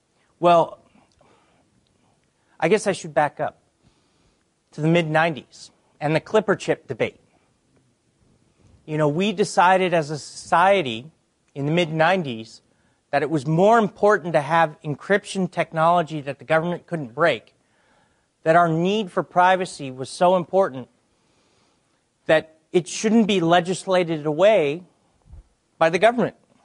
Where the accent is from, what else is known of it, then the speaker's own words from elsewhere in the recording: United States; I'm an American and I like doing business in America